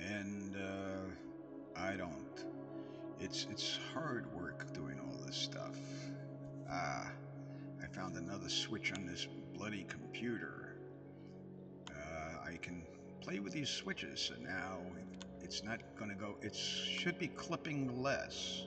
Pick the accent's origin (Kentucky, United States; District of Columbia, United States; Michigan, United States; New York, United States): New York, United States; Brooklyn; now in Altoona, United States; He originally came from my hometown in Brooklyn. It's amazing how many people came from my hometown in Brooklyn that went to the same schools I did